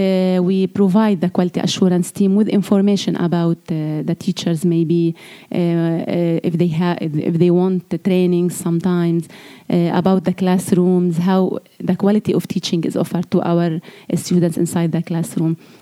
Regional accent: Rashidieh, South Governorate, Lebanon; As I am myself, I am Palestinian and from Rashidiya camp.

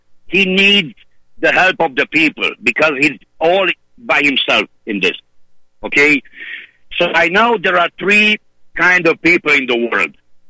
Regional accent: Romania; English is a second language; moved away; You know, in Europe, I'm from Romania originally, and I was in 1990 when Ceausescu fell.

